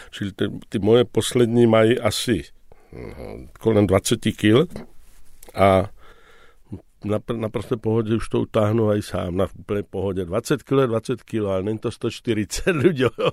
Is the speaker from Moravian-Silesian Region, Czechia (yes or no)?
no; Brno, South Moravian Region, Czechia; moved away; když jsme Brňáci spolu mluvili